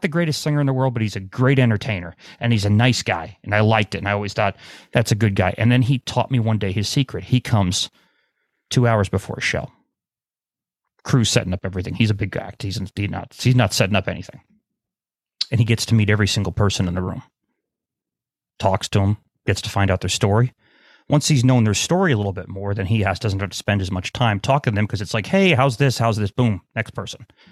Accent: Pennsylvania, United States; I grew up in Pennsylvania. I didn't grow up in New York or New Jersey.

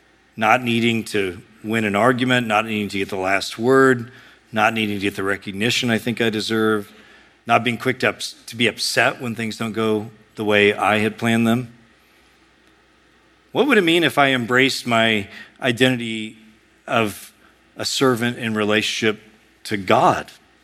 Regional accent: United States; But as an American, I tasted a little bit of what it would mean to be a servant to someone good.

